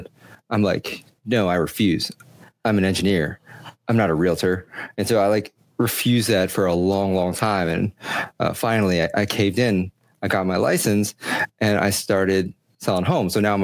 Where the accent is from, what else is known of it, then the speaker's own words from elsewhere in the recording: Virginia, United States; But no, I'm from Northern Virginia, and most people think we're West Coast because we're technology.